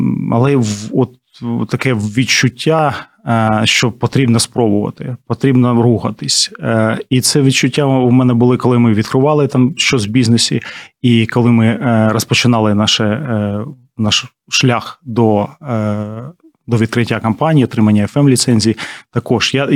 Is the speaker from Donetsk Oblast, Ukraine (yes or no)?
yes; Sloviansk, Donetsk Oblast, Ukraine; я з Донецької області, з міста Слов'янська. І в 2014 році Слов'янськ був окупований